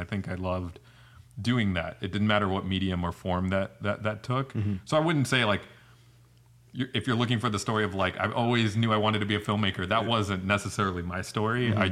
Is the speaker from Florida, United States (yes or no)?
yes; Florida, United States; also born or lived in New York; So basically grew up in a Indian Christian household, was born and brought up in New York and then grew up in Florida.